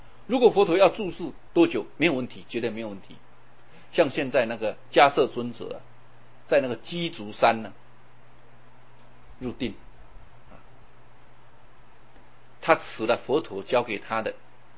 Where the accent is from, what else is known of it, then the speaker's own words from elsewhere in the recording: Taiwan; 我们台湾有这个捡骨的习惯，因为很多我们的祖先呢都是从大陆移民而来的